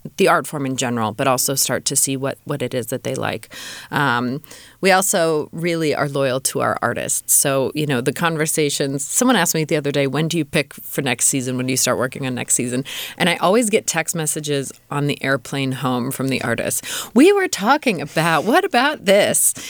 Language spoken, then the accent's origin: English; Tahoe, United States; But I'm born and raised in Tahoe